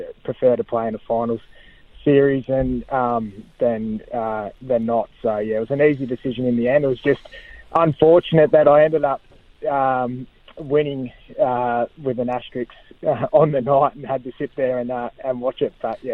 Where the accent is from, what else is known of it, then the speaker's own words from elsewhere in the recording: Greensborough, Victoria, Australia; born there; I was born in Greensboro Hospital. It's not there anymore.